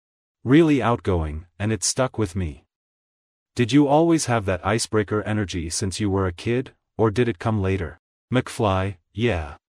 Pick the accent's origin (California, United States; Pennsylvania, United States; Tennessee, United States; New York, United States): Pennsylvania, United States; Scranton; now in Washington, United States; And I was from Scranton, I went to community college and I don't come from money, or my dad's not a senator.